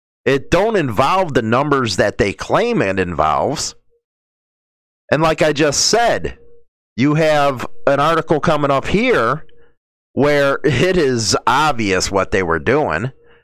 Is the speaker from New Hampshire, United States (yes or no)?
no; Chicago, Illinois, United States; let's face it, I grew up in Chicago. Yeah, I was in a street gang.